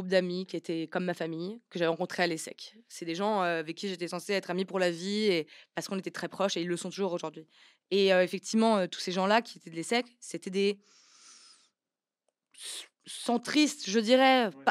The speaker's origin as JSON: {"language": "French", "town": "Chambéry", "region": "Auvergne-Rhône-Alpes", "country": "France", "said": "je viens de Chambéry. Je suis savoyarde."}